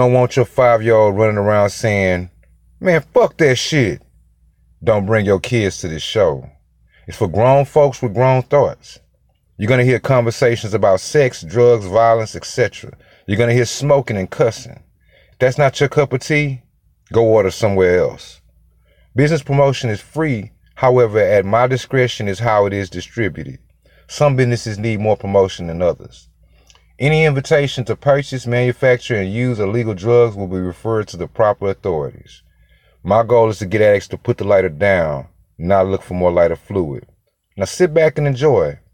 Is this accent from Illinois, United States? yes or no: no; Missouri City, Texas, United States; I come from Missouri City, Texas, circa 1980.